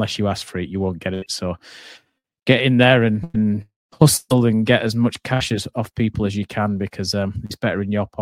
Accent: United Kingdom; I'm British.

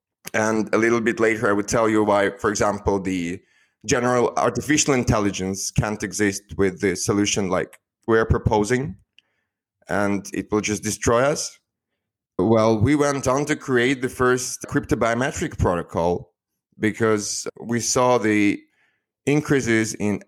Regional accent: Moscow, Russia; English is a second language; moved away; I was born in Moscow. I'm not there anymore, though, but I lived there for the whole of my life. Was born in a middle-class family.

